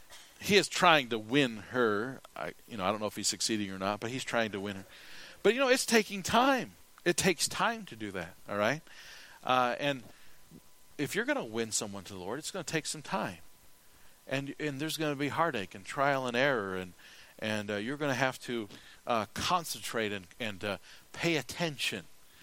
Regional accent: United States; I as an American, I don't like what's going on in our country.

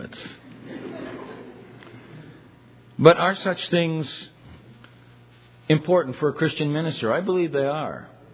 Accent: Cleveland, Ohio, United States; also born or lived in Canada; I was born in Canada, and I was raised in the Midwest, in Cleveland, Ohio, which is a completely different cultural milieu from New Jersey.

